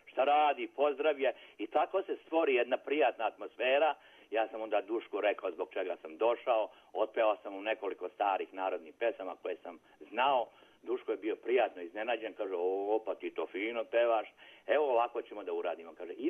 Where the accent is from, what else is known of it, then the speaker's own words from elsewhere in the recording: Mrkonjić Grad, Republika Srpska, Bosnia & Herzegovina; also born or lived in Prijedor; odakle si ti, rekao, iz Mrkonjić grada